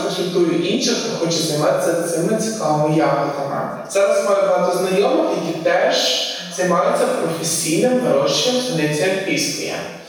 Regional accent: Carpathians, Ukraine; Я сама з Карпат, і буквально виросла на синиці лісовій.

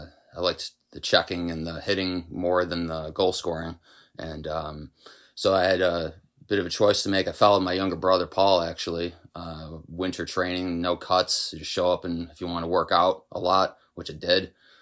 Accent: Williamsville, New York, United States; now in Derby, United States; Family started in the west side, and then I grew up in Williamsville. Now I live with my wife out in Derby on the lake.

